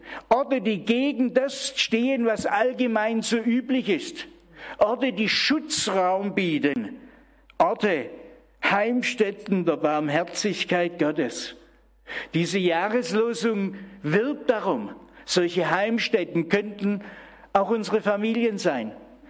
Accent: Baden-Württemberg, Germany; ich komme ja aus Württemberg eigentlich.

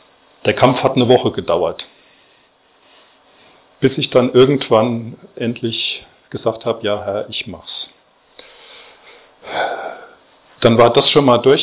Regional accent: Westerwald, Germany; Ich habe mit 7 Jahren in der Kinderstunde, in der klassischen Zeltevangelisation, in meinem Heimatort im Westerwald, mein Leben Jesus übergeben. Seitdem ist er mein Herr und Retter.

